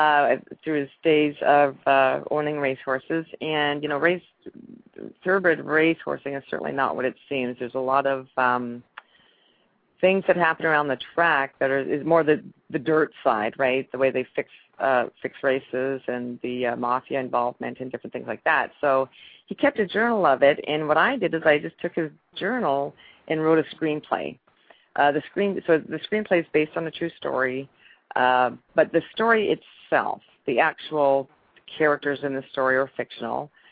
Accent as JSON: {"language": "English", "town": "Vancouver", "region": "British Columbia", "country": "Canada", "tie": "born there", "said": "I was born in Vancouver, Canada. I am a Canadian citizen. I'm a legal resident alien, make that clear, right? But born in Canada, Vancouver, Canada, and then we moved around quite a bit."}